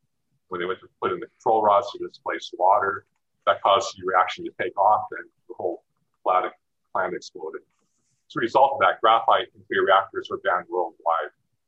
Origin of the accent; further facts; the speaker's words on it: West Coast, United States; and people on the West Coast, I'm from the West Coast, were very concerned